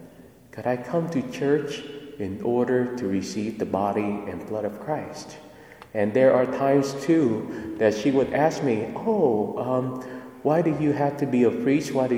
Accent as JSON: {"language": "English", "country": "Vietnam", "tie": "born or raised there", "said": "growing up in Vietnam, which is a predominantly Buddhist country."}